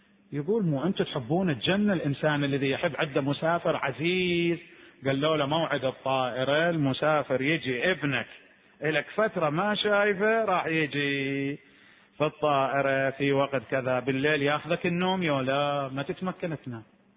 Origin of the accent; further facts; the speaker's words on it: Najaf, Najaf Governorate, Iraq; كان أكو عندنا في النجف الأشرف في ذلك الزمان القديم